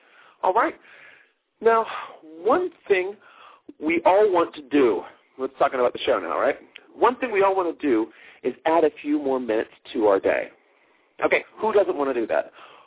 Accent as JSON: {"language": "English", "town": "Pittsburgh", "region": "Pennsylvania", "country": "United States", "tie": "born or raised there", "said": "Anytime I hear that theme song, I always am transported back to the time when I was growing up in Pittsburgh."}